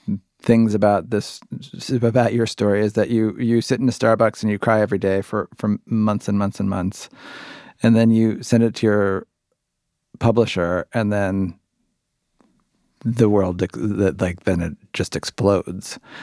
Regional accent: Cincinnati, Ohio, United States; I grew up like 70 miles from Indianapolis in Cincinnati, Ohio.

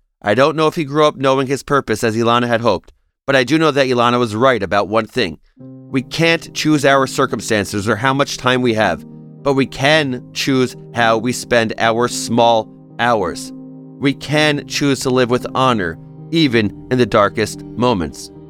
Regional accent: Australia; I'm an Australian born to Afghan refugees who fled the Soviet invasion.

